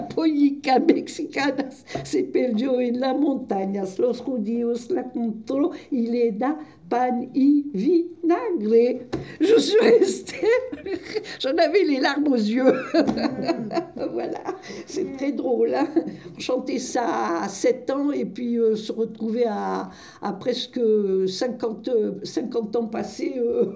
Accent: Oran, Oran Province, Algeria; de mon enfance à Oran, donc ça parlait beaucoup le français, plus l'espagnol, bien sûr, en plus de la langue arabe, on dit, oui. Mais bon, moi je parlais pas l'arabe, mais je parlais le français. Mais mes parents, qui étaient d'origine espagnole, parlaient l'espagnol entre eux.

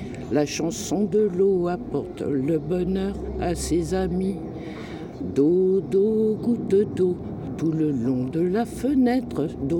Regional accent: Nanterre, Île-de-France, France; de Nanterre

